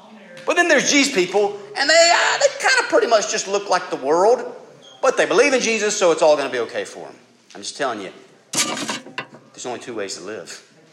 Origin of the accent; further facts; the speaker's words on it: the South, United States; See, a lot of us growing up in the Bible Belt South, here's what we really think.